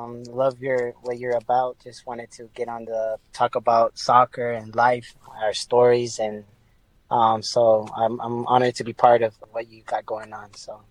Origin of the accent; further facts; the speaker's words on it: Atlanta, Georgia, United States; So my family is from Colombia, my mom's side, and my dad's side is from Mexico, and I grew up in Atlanta, Georgia.